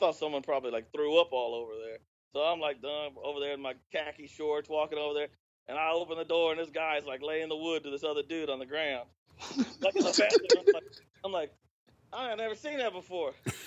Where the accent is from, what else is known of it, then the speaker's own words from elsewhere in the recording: Midwest, United States; I think when I first moved down there, I was raw, man. I grew up in the Midwest.